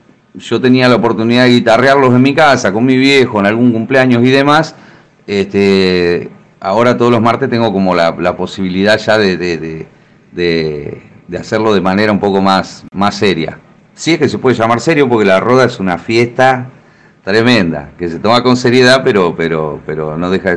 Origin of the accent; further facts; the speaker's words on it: Ensenada, Baja California, Mexico; que vengo de familia de músico, que vengo de Ensenada, que mi abuelo músico, mi viejo, mi hermano, mis sobrinos, todos músicos.